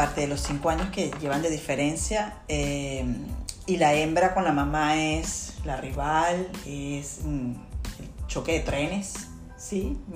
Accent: Falcón, Venezuela; also born or lived in Caracas; porque como dices, soy de Falcón, tuve que vivir en residencias en Caracas.

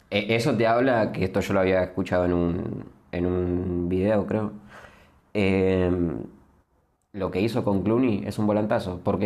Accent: Argentina; claro, yo como argentino, choripán, mate

